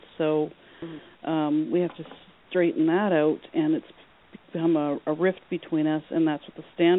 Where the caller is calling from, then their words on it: Winnipeg, Manitoba, Canada; I'm calling from Winnipeg.